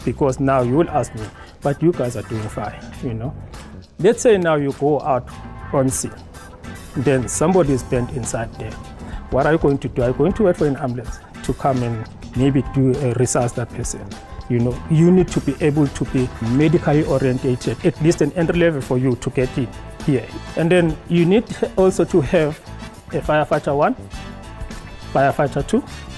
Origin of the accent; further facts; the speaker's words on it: Newcastle, KwaZulu-Natal, South Africa; I am from KwaZulu-Natal in Newcastle.